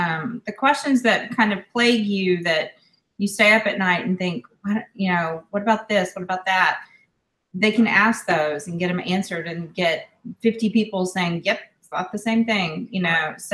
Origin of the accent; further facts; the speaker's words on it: Texas, United States; So, I'm from Texas.